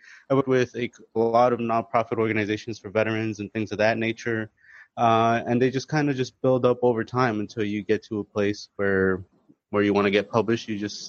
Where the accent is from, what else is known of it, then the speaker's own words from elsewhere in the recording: New Jersey, United States; also born or lived in Managua, Nicaragua; Well, I'm from New Jersey. But I was born in Managua, Nicaragua. I'm actually a U.S. immigrant. I earned my citizenship through my military service.